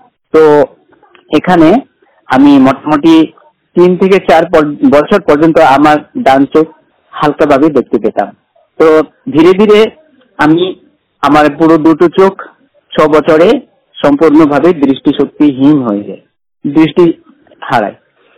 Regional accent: West Bengal, India; born there; আমার জন্মস্থান আলিপুরদুয়ার জেলা, পূর্বে ছিল জলপাইগুড়ি, উত্তরবঙ্গের আলিপুরদুয়ার জেলায় বঞ্চুকামারি ফসকাডাঙ্গা গ্রামে আমি জন্মগ্রহণ করি। আমার জন্মসাল 1994 খ্রিস্টাব্দে।

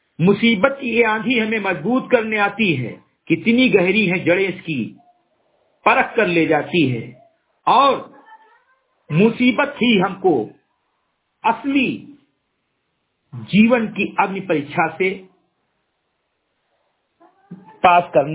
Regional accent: Uttar Pradesh, India; ग्राम सभा सिद्धि कटई विकास खंड मेनपुरा जनपद बहराइच का मूल निवासी हूं तथा एक सामाजिक कार्यकर्ता हूं

